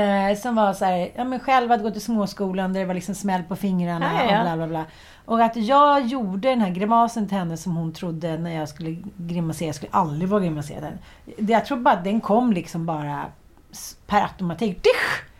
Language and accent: Swedish; Jönköping, Jönköping County, Sweden; accent: Småland; also born or lived in Stockholm; Jag blev ju retad i skolan när jag flyttade från Jönköping till Stockholm, till Farsta. Jag var tuffaste killen i klassen för då min småländska dialekt, som jag inte alls tyckte att jag hade.